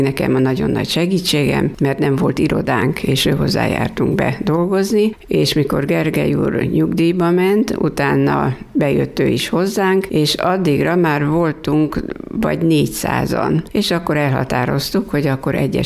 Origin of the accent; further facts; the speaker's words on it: Harkakötöny, Bács-Kiskun, Hungary; now in Kiskunhalas, Hungary; Harka kötényből származom. Ott jártam iskolába, és későbbiekben, mikor már férjhez mentem, utána kerültem ide Kiskunhalasra.